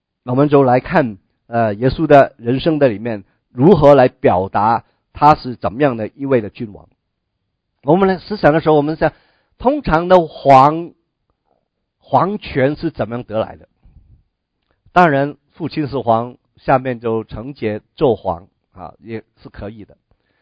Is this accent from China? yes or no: yes; China; 但是我们中国人更明白这一点啊